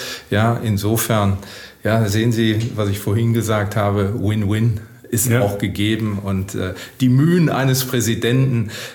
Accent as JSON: {"language": "German", "town": "Witten", "region": "North Rhine-Westphalia", "country": "Germany", "tie": "born or raised there", "said": "ja, zum Beispiel darf ich unseren Wirtschaftsbeirat in Witten nennen, ja, meine Heimatstadt."}